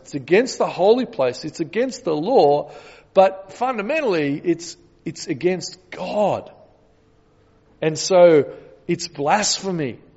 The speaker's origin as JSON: {"language": "English", "town": "Bathurst", "region": "New South Wales", "country": "Australia", "tie": "born or raised there", "said": "I think one of the reasons was I grew up in Bathurst."}